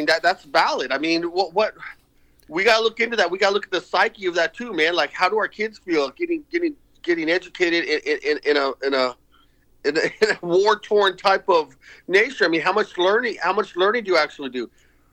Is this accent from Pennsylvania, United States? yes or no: no; El Paso, Texas, United States; like I'm from El Paso, so I can say like the El Paso Walmart shooting, man, okay?